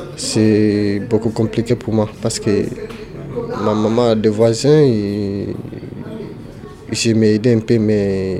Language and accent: French; Kalbankoura, Mali; French is a second language; moved away; Oui, pendant le voyage, j'en ai perdu parce que au Mali, je suis vivre avec ma mère. Je suis à Kalbankoura.